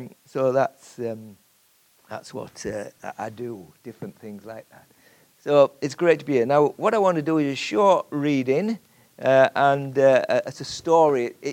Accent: Carnforth, North West England, United Kingdom; As said, I come from Carnforth.

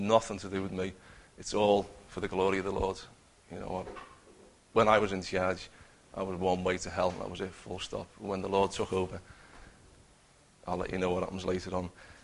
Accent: Bootle, North West England, United Kingdom; I was born and bred in Liverpool. I was brought up in Bootle.

